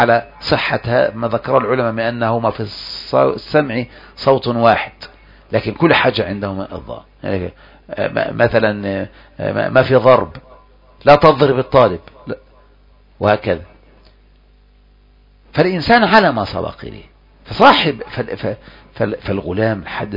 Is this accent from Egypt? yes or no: yes; Egypt; عندنا في مصر